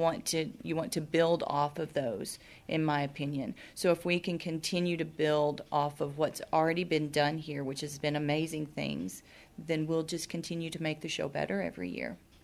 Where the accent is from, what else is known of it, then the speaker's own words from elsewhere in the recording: Arkansas, United States; I'm from Arkansas. I've been here 4 years now.